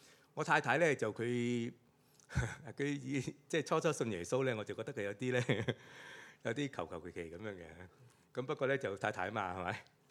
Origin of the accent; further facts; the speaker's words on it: Hong Kong; 宏福苑大火固然令到我哋香港人好心傷